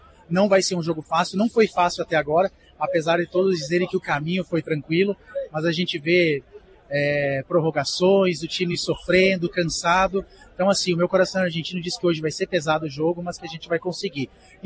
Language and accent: Portuguese; Brazil; Sou nascido, sou criado no Brasil, minha família toda torce para a seleção.